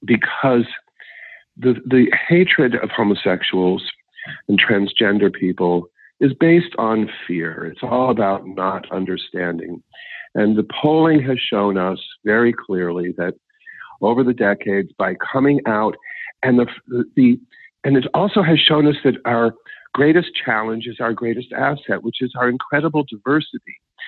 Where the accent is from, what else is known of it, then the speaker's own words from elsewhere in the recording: Indiana, United States; I'm a Hoosier. I'm from Indiana.